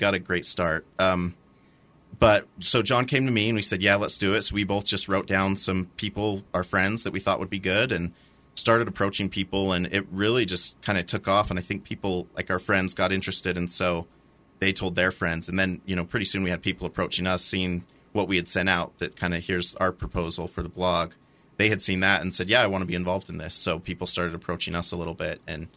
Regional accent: Utah, United States; I am. I grew up in Utah.

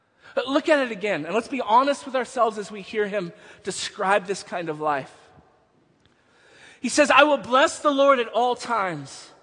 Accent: Texas, United States; I wasn't. I was from Texas.

